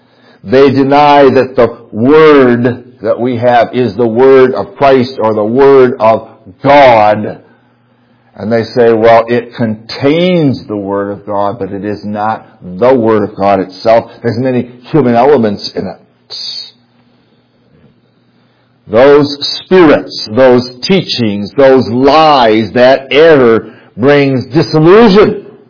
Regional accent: Michigan, United States; In the church that I grew up in Michigan

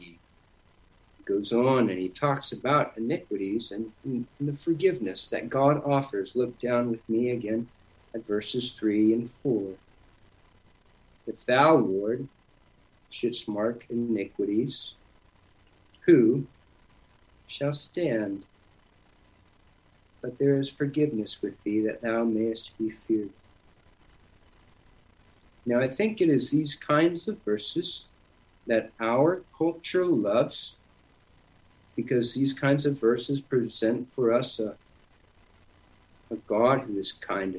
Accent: Cambodia; also born or lived in Southeast Asia; I was raised in Southeast Asia. My parents were missionaries in Cambodia.

